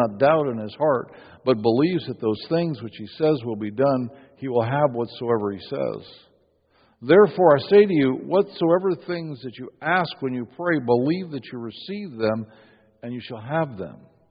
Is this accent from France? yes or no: no; Seattle, Washington, United States; I came from Seattle area, lived in West Seattle, and then in Port Orchard.